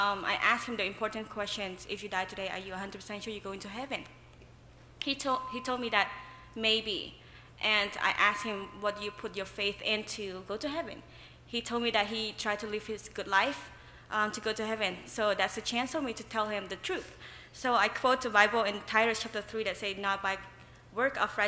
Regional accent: Cambodia; I am from Cambodia. I am a senior studying for elementary education.

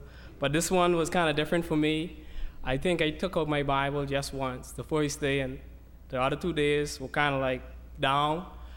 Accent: Nassau, New Providence, Bahamas; I'm from Nassau, Bahamas.

